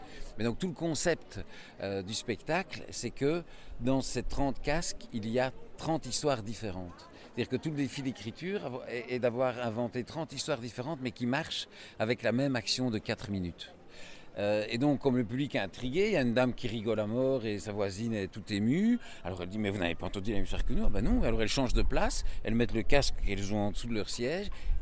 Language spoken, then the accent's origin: French; Namur, Wallonia, Belgium; Donc on a une quinzaine de comédiens, on vient de Namur